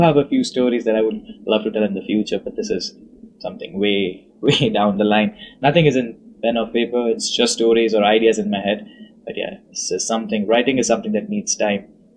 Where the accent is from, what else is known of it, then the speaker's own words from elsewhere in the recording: India; well, I'm from India.